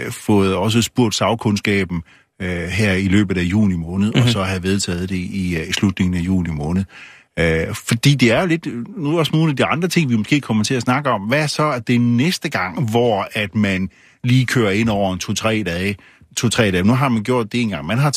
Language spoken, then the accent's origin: Danish; Randers, Central Denmark Region, Denmark; Han kommer tilfældigvis også lige fra Randers, hvor jeg er fra.